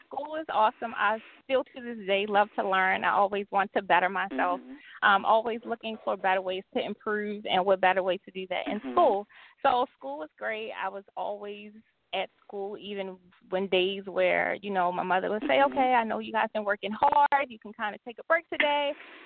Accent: Baltimore, Maryland, United States; Growing up in Baltimore, it was okay. It wasn't too rough.

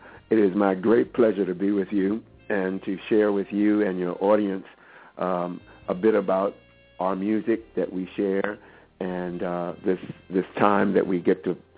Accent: Richmond, Virginia, United States; I've had the opportunity, as you say, to work from my hometown of Richmond, Virginia, and to branch out from there to go to New York and San Francisco and Washington, D.C.

